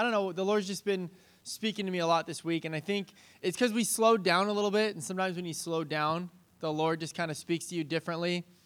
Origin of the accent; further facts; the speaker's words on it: California, United States; do you hear waves crashing, or is that just me because I'm from SoCal, right?